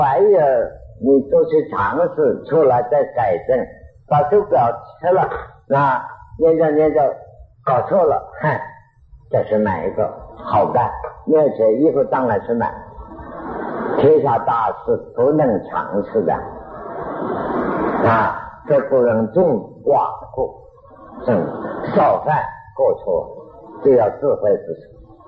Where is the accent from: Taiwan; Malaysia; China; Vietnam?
China; 像我们中国人过了三千年的过年，正月阴历的过年啊，穿新衣戴新帽